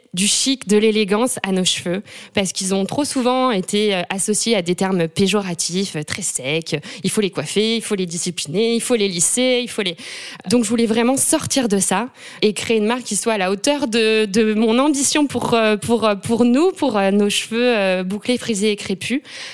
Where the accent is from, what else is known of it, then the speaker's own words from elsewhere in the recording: Puteaux, Île-de-France, France; qui est originaire de Martinique et de par ma mère qui est du sud-ouest de la France. Okay. J'ai grandi à Puteau, donc en banlieue parisienne